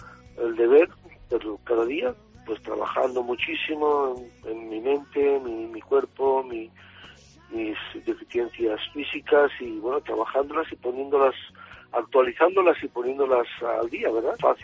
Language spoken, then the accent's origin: Spanish; Valencia, Valencian Community, Spain; en mi tierra, en mi Valencia, donde se me quiere, se me apoya, se me respeta